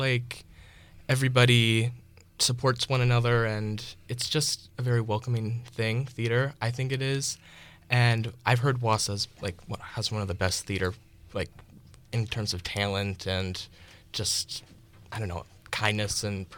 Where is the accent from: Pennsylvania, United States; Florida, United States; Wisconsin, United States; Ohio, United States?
Wisconsin, United States; Stevens Point; I'm from Stevens Point originally.